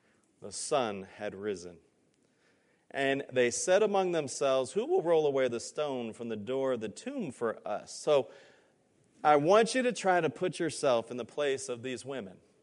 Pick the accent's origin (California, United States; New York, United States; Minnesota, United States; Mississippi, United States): California, United States; Los Angeles; I grew up in California. Probably half of my friends or more were Jewish growing up where I grew up in Los Angeles.